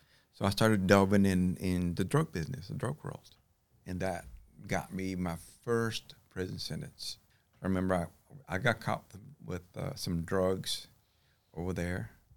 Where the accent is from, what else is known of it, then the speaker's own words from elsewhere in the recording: Texas, United States; Awesome compared to from back home. I'm from South Texas.